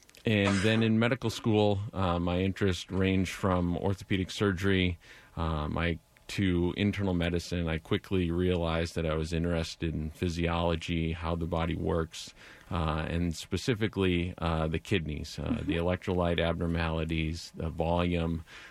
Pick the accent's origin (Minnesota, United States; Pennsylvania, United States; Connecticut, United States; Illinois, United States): Minnesota, United States; St. Anthony Village; So I was born and raised here in the Twin Cities. I grew up in St. Anthony Village and went to school at Amherst College in Massachusetts.